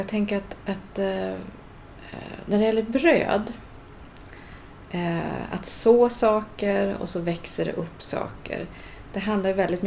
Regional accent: Västra Götaland County, Sweden; jag tänker på Västgötaslätten där jag växte upp. Där man kan se väldigt långt.

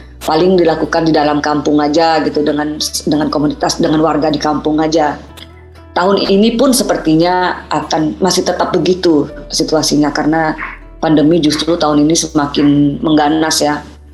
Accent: West Kalimantan, Indonesia; Noksuminu kalau di kami, di saya orang Pompang, itu adalah upacara syukuran dari hasil panen tahun itu.

